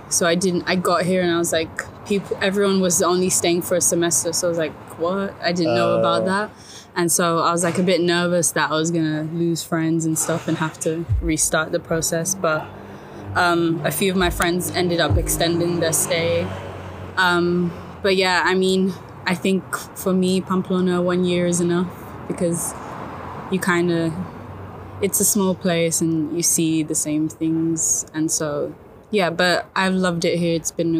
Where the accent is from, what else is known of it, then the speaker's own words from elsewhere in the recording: London, United Kingdom; I'm from London, England. So I was born and raised there. I've got family in Brazil, family in Africa, a bit of everything.